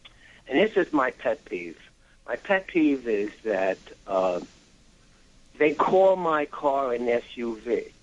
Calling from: New Jersey, United States; I'm calling from Jersey.

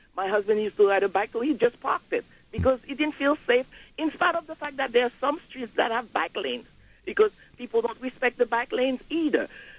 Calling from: Brooklyn, New York, United States; from Brooklyn.

